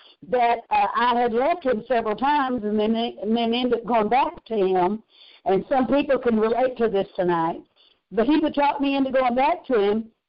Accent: Arkansas, United States; when I was a young girl, I was raised over in Arkansas on a farm and went to church all my life, got married at 15 years old

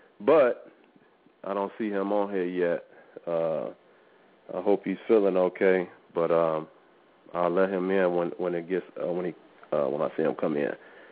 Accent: Midwest, United States; I'm just biased because I'm from the Midwest

